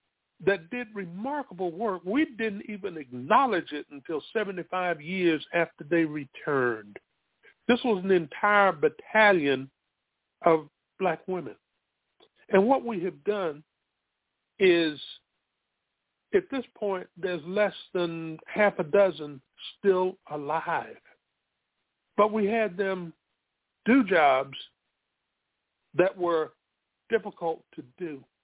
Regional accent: Spartanburg, South Carolina, United States; And I find that in my hometown of Spartanburg, South Carolina, was one of the greatest units ever in World War One.

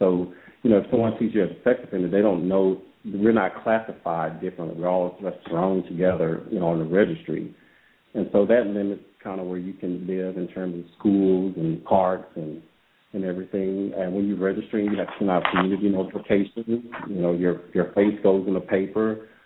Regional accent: Louisiana, United States; Nick's from Iowa. I'm from Louisiana.

